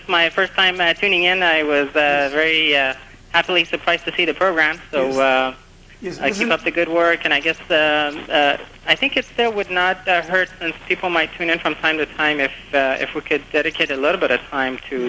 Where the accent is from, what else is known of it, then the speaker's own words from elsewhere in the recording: United States; I'm an American Muslim here, and unfortunately we get caught up in the negative reporting in the media.